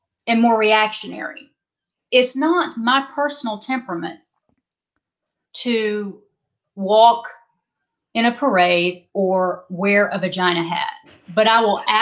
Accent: the South, United States; because I was raised in the South in the church.

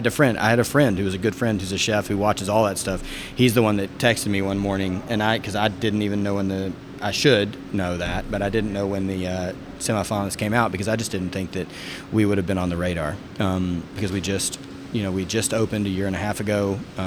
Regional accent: Arkansas, United States; I grew up in Arkansas. So my father was a Methodist minister, grandfather and great-grandfather were Methodist ministers in the state of Arkansas. So we moved around everywhere.

